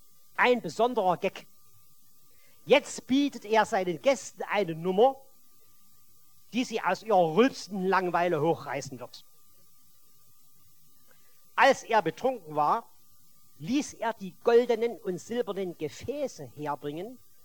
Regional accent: Chemnitz, Saxony, Germany; vielleicht gefällt es euch da besser in Bezug auf meine Heimatstadt.

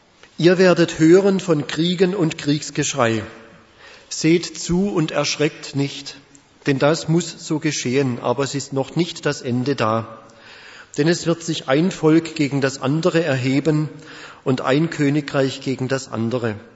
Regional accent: Pforzheim, Baden-Württemberg, Germany; born there; Ich wurde 1958 geboren in Pforzheim und 1976 wiedergeboren im lebendigen Glauben, ebenfalls in Pforzheim

